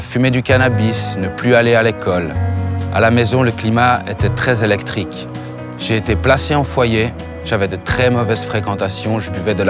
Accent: Geneva, Switzerland; born there; Je suis née à Genève dans une famille chrétienne

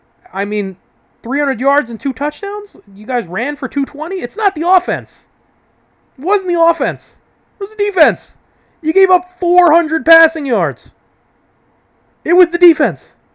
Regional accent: New York, United States; I'm from the New York area, born and raised here, still live here.

